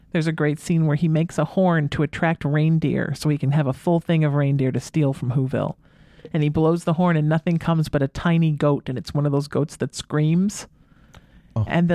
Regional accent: Huntington Beach, California, United States; I grew up in Huntington Beach.

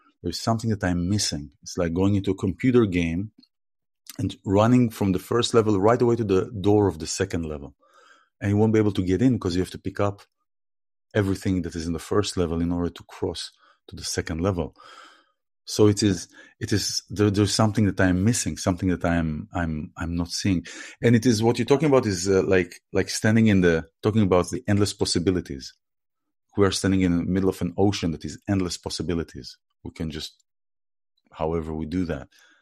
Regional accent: Israel; I come from Israel.

